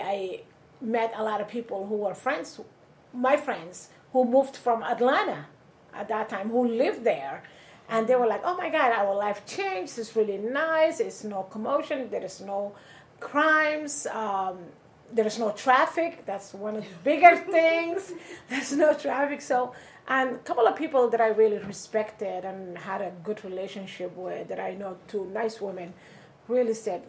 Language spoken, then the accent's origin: English; Somalia; English is a second language; now in Maine, United States; I am originally from Somalia, East Africa. I came to Maine in 2005, and I lived in Lewiston at that time.